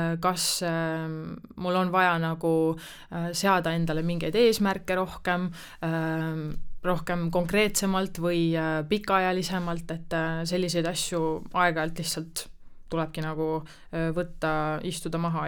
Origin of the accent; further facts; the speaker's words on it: Võru, Võru County, Estonia; now in Tallinn, Estonia; kui ma Tallinnasse kolisin, et mulle tundus, et Võrus elades siis, kust ma pärit olen, et seal kõik, see community on nagu väiksem